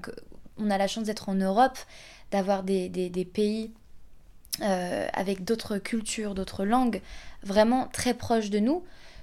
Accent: Lyon, Auvergne-Rhône-Alpes, France; j'ai 23 ans. Je suis originaire de Lyon.

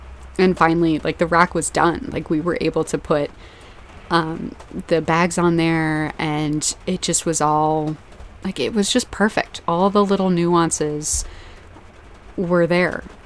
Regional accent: North Carolina, United States; I tell her about that I'm from North Carolina, and we start talking about barbecue.

